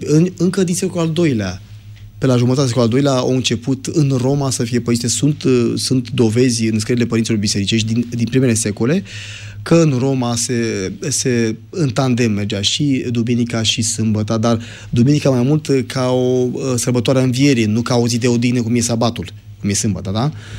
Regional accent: Romania; Eu sunt român

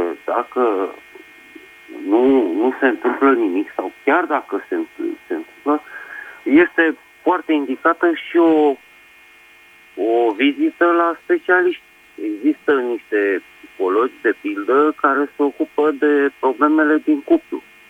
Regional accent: Bucharest, Romania; sunt din București.

